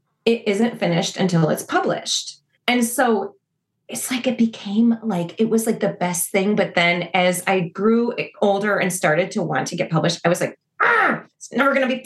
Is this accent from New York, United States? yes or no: no; Naperville, Illinois, United States; So I grew up in Naperville.